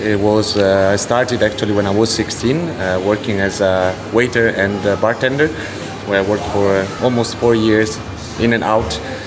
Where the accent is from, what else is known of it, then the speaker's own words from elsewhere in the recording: Italy; English is a second language; moved away as an adult; I'm from Italy. And I'm working actually outside of Italy since 7 years. I moved to Berlin back in the days